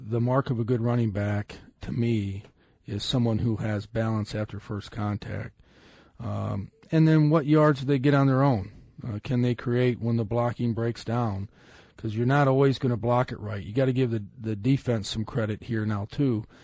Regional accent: Ohio, United States; myself growing up in Ohio

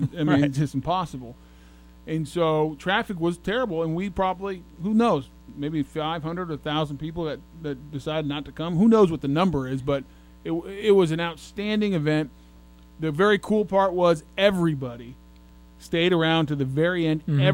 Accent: Colorado, United States; I mean, I guess it's different growing up in Colorado, going to USC.

